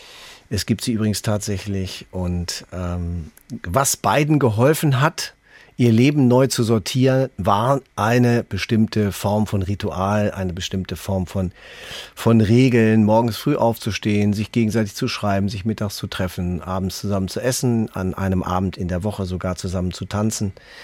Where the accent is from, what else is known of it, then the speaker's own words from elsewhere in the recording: North Rhine-Westphalia, Germany; aus meiner alten Heimat Lippe.